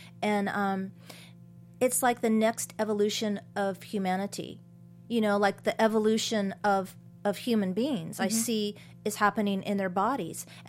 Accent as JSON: {"language": "English", "town": "Atascadero", "region": "California", "country": "United States", "tie": "born or raised there", "said": "So, but I was raised in Atascadero"}